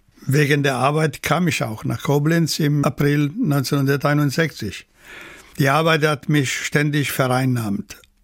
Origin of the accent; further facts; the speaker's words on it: Alberobello, Apulia, Italy; vor allem in Alberobello in der Provinz Bari, mein Geburtsort und meine erste Heimat.